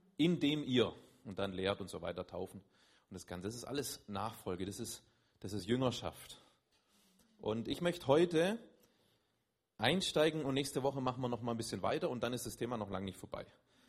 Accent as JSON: {"language": "German", "town": "Böblingen", "region": "Baden-Württemberg", "country": "Germany", "also_born_or_lived": "Spain", "lives_now": "Schwäbisch Hall, Germany", "said": "Wir sind jetzt seit 5 Jahren etwa hier in Schwäbisch Hall. Davor waren wir mal in Spanien. Ursprünglich komme ich aus Böbling, Simona aus dem Schwarzwald."}